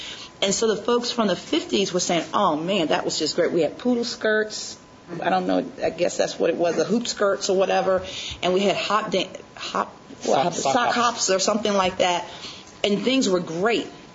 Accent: Danville, Virginia, United States; In my lifetime, people were literally hosed down Main Street here in Richmond, in my hometown at Danville.

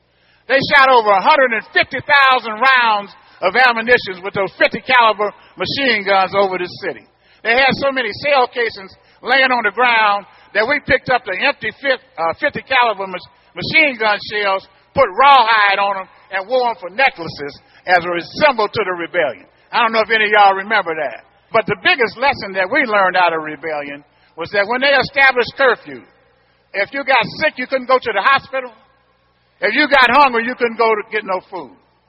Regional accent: Detroit, Michigan, United States; Let me tell you, I'm homegrown. I was born here in Detroit in September the 6th, 1941.

